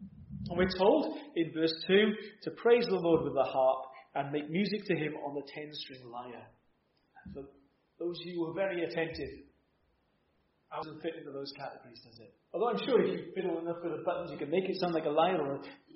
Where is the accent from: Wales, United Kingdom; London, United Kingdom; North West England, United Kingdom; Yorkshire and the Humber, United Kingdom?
Wales, United Kingdom; You see, I'm a Welshman.